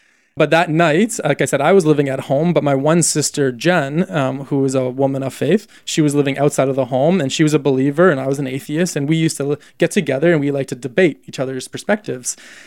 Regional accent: Canada; I'm also Canadian

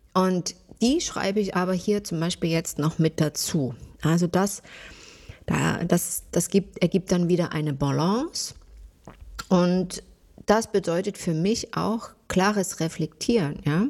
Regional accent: East Germany, Germany; ich bin jetzt nicht in einem Unternehmerumfeld groß geworden. Wie ihr wisst, komme ich ja aus der DDR.

